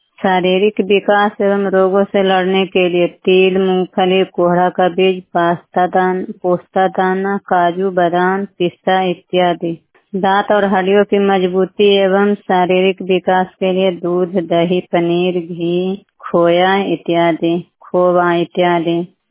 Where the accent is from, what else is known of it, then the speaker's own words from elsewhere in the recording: Utarnama, Bihar, India; मैं उतरनामा पंचायत उतरनामा कलस्टर और उतरनामा गांव के निवासी हूँ। जिला नालंदा थाना रहोई प्रखंड रहोई।